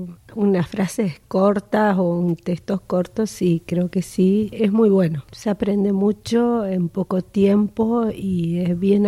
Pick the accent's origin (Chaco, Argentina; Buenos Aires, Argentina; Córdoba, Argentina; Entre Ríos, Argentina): Chaco, Argentina; Presidencia Roque Sáenz Peña; soy de Presidencia Boquesa Espeña, provincia del Chaco, República Argentina.